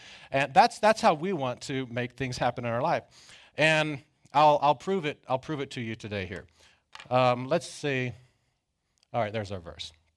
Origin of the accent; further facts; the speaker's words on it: Nevada, United States; So, yes, we're from Nevada. I brought a jacket.